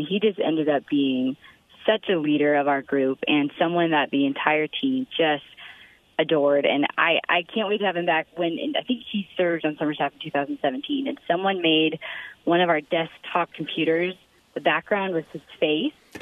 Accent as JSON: {"language": "English", "town": "Helena", "region": "Montana", "country": "United States", "tie": "born or raised there", "said": "we will be moving back to Helena, Montana, my hometown. My parents are out there."}